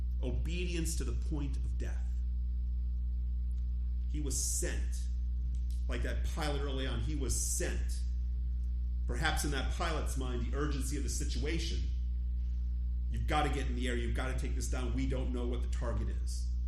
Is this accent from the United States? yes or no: yes; United States; born there; I was born in America, went to Sunday school when I was a little kid, so I'm a Christian, right?